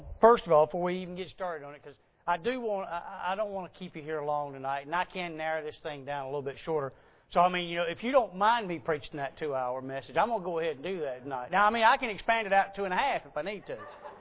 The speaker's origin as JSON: {"language": "English", "town": "Madison", "region": "Wisconsin", "country": "United States", "tie": "born or raised there", "said": "When I was growing up, I grew up down around Madison. My parents lived probably not, I don't know, a mile from the square."}